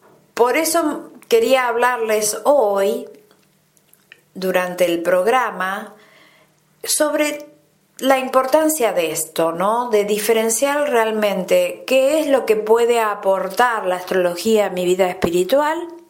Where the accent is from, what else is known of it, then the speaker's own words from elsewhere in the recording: Argentina; En mi país, Argentina, el tema del dinero, el tema de la abundancia es bastante urgente en este momento